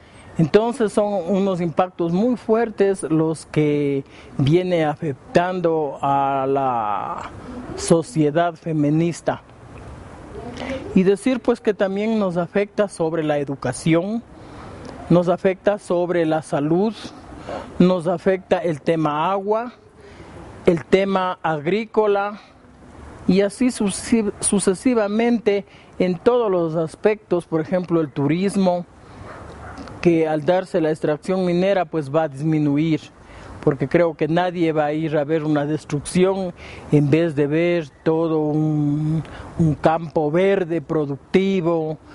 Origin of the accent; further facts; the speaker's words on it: Cotacachi, Imbabura, Ecuador; vengo de la zona de Intag, Cantón Cotacachi.